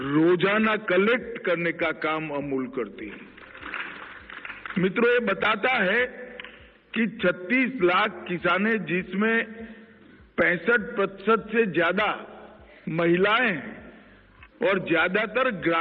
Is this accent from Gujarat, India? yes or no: yes; Gujarat, India; मैं तो गुजरात से आता हूं, बचपन में छोटा सा बच्चा था तब से डेयरी सेक्टर ने गांव के किसानों को